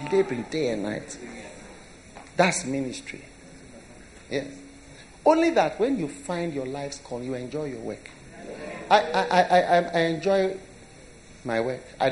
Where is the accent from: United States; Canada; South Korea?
South Korea; I'm just from Korea. Sunday, they work the whole day. Sunday, there's church from morning to evening.